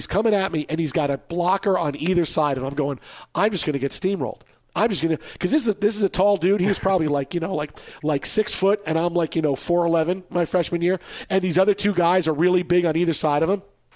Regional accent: Staten Island, New York, United States; I mean, these were Curtis and McKee, where I grew up in Staten Island.

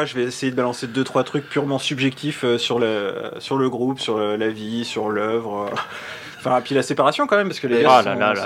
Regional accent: France; je pense que c'est à la fois quelque chose qui nous a marqué en tant que Français

